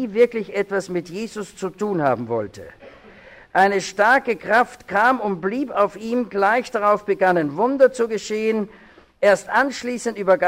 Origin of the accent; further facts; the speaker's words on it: Vienna, Austria; weil ich bin ja Wiener und war auf einer sehr konservativen Hochschule